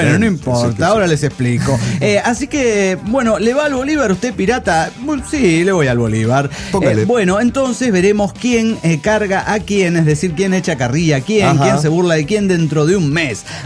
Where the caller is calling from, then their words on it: Huaraz, Ancash, Peru; De Huaraz, Perú.